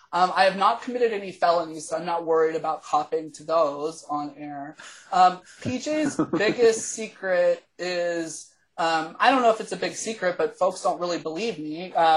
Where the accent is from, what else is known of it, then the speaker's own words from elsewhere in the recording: Texas, United States; now in Canada; I came from Texas, so it was not necessarily new, but no, I'm super happy to be here. It might be the most American city in Canada